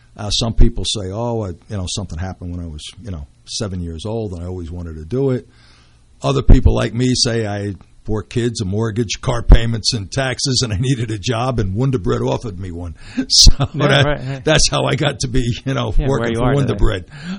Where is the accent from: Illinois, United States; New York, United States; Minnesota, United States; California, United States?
New York, United States; Brooklyn; I was born and raised in Brooklyn.